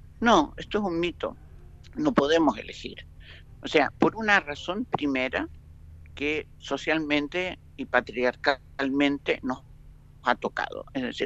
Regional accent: Chile; also born or lived in Spain; yo soy chilena, viví en España, pero actualmente vivo en Chile.

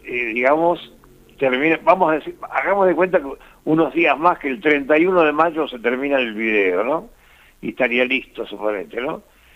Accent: Buenos Aires, Argentina; also born or lived in Salta; Nacido en Salta, sí, sí. Pero malcriado en Buenos Aires.

